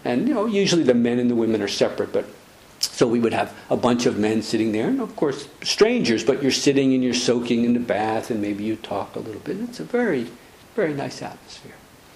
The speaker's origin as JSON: {"language": "English", "country": "United States", "said": "Yeah, I'm American, but I don't know everything about America."}